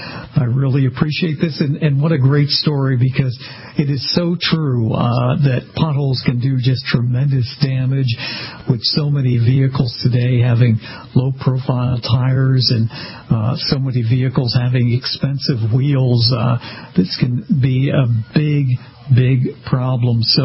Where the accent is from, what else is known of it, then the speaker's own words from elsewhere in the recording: Boston, Massachusetts, United States; now in Florida, United States; I'm from the Northeast, as many of you guys know, from Boston, and potholes are no stranger to me. I'm living presently in Florida